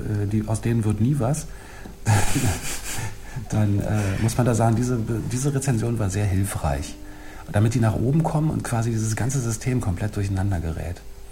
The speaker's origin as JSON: {"language": "German", "region": "Berlin", "country": "Germany", "tie": "born there", "said": "ich bin gebürtiger Berliner"}